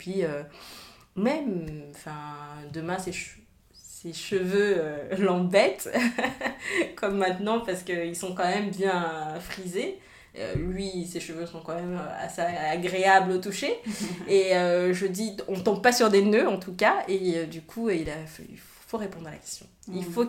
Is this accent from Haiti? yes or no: no; Neuilly-sur-Seine, Île-de-France, France; Donc du coup j'ai grandi à Neuilly. Et de Y sur Seine, et on n'est pas nombreux.